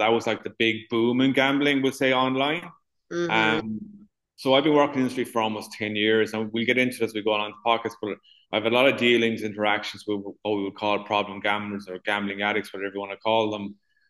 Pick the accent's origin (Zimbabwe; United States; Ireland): Ireland; Yeah, so I guess I'm from Ireland. It's where I'm currently living, is where I'm from.